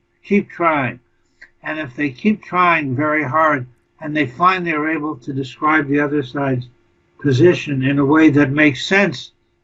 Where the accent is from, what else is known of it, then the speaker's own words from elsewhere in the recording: Canada; born there; So I'm a Canadian by birth